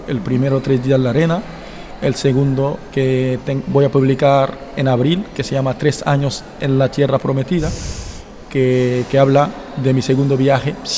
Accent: Guinea; Spanish is a second language; moved away as an adult; now in Spain; Yo soy de Guinea Conakry y llegué en España en el 2019.

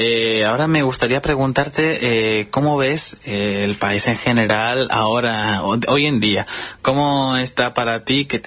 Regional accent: Argentina; lo que yo he podido ver ahí en mi país de origen, que es Argentina.

